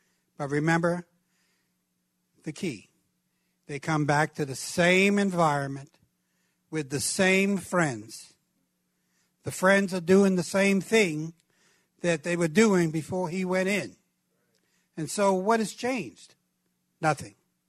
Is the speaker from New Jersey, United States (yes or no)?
no; Brooklyn, New York, United States; And this goes back maybe 30 years, 35 years to where I grew up in Brooklyn, New York.